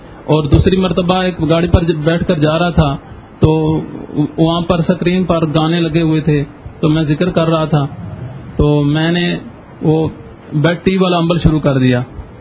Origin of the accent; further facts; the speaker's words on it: Jhelum, Punjab, Pakistan; میں جہلم سے آیا ہوں اور ہر جمعرات کو آتا ہوں.